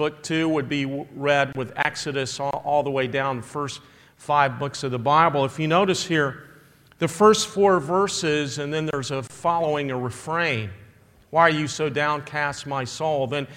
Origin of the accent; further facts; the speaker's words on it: Southern United States, United States; I grew up in the South, and I love the blues.